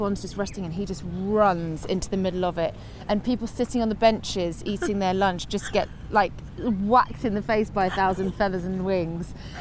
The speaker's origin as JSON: {"language": "English", "country": "Guernsey", "tie": "born or raised there", "said": "After all that, growing up on Guernsey, just waiting to go off to London and just get my name up in lights and be a famous actress"}